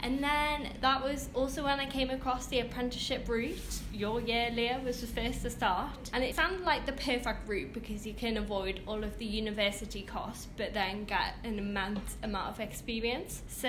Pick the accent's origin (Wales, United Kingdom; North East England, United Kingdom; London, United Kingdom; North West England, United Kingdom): North East England, United Kingdom; Ponteland; Okay, so I grew up in Ponteland and I just went to my local comprehensive school.